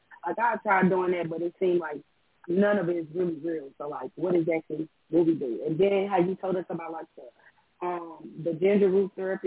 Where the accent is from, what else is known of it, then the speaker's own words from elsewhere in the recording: St. Louis, Missouri, United States; I actually was in class with you today, and I'm from St. Louis.